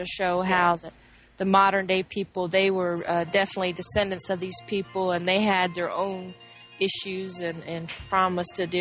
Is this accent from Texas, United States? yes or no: no; Atlanta, Georgia, United States; from the Atlanta area.